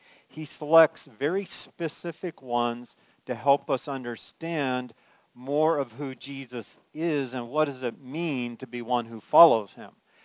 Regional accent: California, United States; I'm from California, so I love the big first snow.

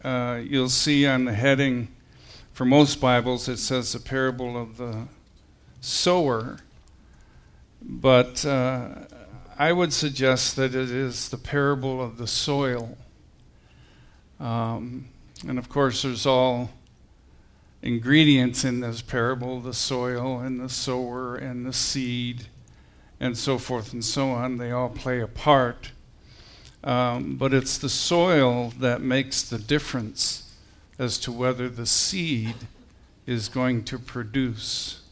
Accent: Wisconsin, United States; And, you know, I grew up in Wisconsin. A lot of my uncles and stuff were farmers

